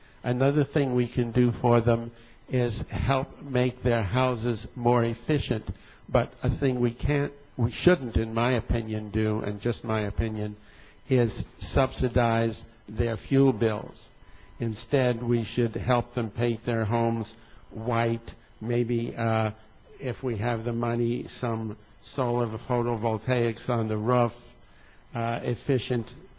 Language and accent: English; Bakersfield, California, United States; I'm from Bakersfield.